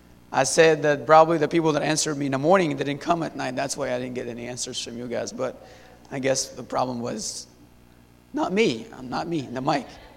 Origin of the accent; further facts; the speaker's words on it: Syria; English is a second language; moved away as an adult; now in United States; I was born and raised in Syria. Lived there for 19 years, and then came to the States in 2012.